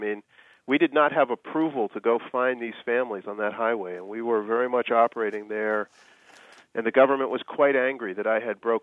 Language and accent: English; United States; me as an American